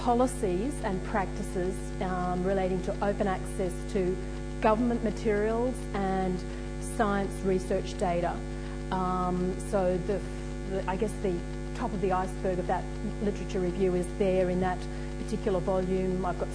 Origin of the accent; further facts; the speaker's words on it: Australia; from Australia, from QUT